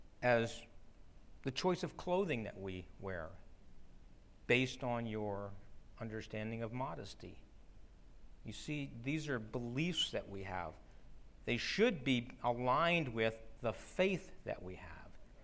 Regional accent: New Jersey, United States; I grew up in New Jersey. There were four seasons, so I have some idea that there are four seasons.

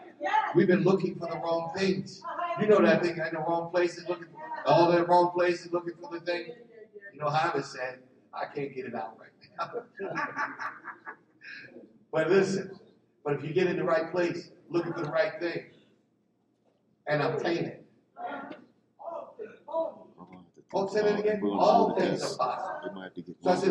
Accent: Philadelphia, Pennsylvania, United States; me being the guy that I was growing up in Philly, I thought it was me.

